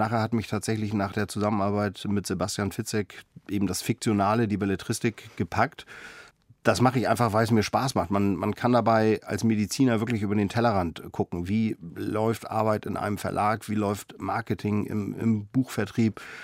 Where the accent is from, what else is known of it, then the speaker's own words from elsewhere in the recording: Kiel, Schleswig-Holstein, Germany; Meine Eltern haben sich relativ früh getrennt, als ich 3 war. Mein Vater ist dann zurück nach Griechenland. Ich bin eben dann in Kiel bei meiner Mutter aufgewachsen